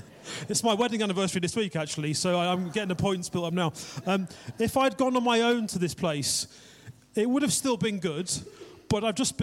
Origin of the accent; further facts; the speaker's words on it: England, United Kingdom; And we're English